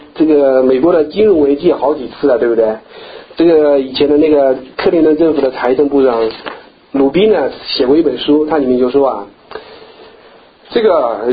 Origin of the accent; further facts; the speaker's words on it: Hubei, China; moved away as an adult; 因为我是去厦门，我人在我是在湖北长大的，那我去厦门很远啊，坐火车要2天2夜